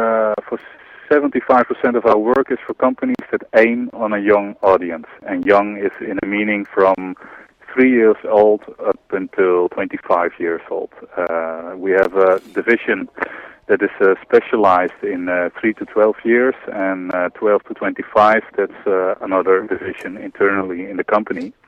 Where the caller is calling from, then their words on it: France; And I'm calling you from France.